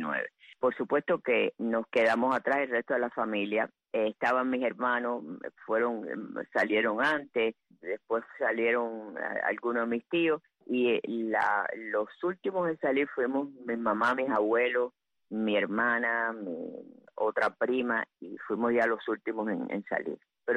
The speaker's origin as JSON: {"language": "Spanish", "country": "Cuba", "moved": "yes", "said": "Yo me recuerdo que cuando las primeras navidades que llegamos de Cuba"}